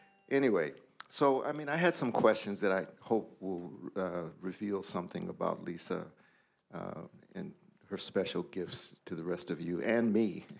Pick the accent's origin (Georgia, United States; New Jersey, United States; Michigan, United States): Michigan, United States; Detroit; I'm from Detroit.